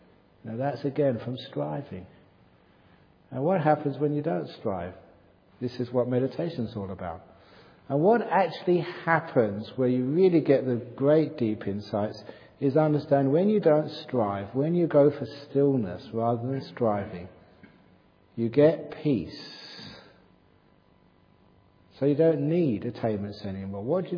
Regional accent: England, United Kingdom; Because I was brought up in England, you always follow football teams.

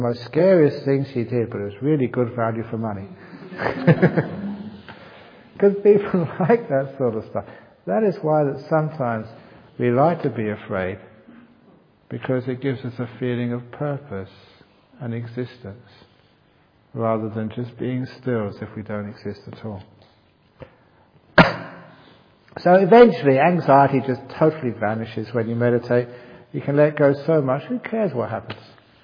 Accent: England, United Kingdom; because I'm English, you know the Ungmo, they're always really eccentric. You know, we're the home of eccentrics over in England.

